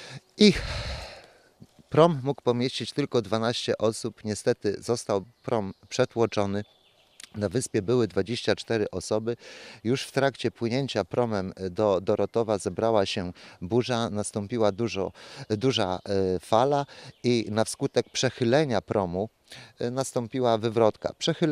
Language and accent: Polish; Bydgoszcz, Kuyavian-Pomeranian Voivodeship, Poland; Jestem bydgoszczanin. Pierwszy raz pojawiłem się na tych terenach w 1972 roku i mając 9 lat postanowiłem sobie, że kiedyś będę tu mieszkał. W 2005 roku zrealizowałem moje marzenie.